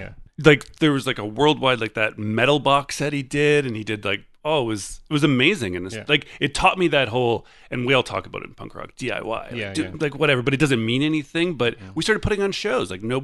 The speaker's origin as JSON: {"language": "English", "town": "Thunder Bay", "region": "Ontario", "country": "Canada", "lives_now": "Toronto, Canada", "said": "I don't really know Toronto. I'm from Thunder Bay, but I've gone other places."}